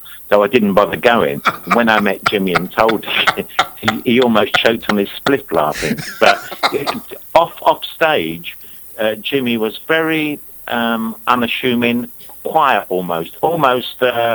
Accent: Orpington, London, United Kingdom; I was brought up in Orpington.

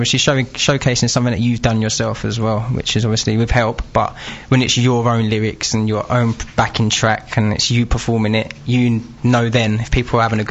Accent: Southend, East of England, United Kingdom; we're both from Southend, so we're trying to start there first

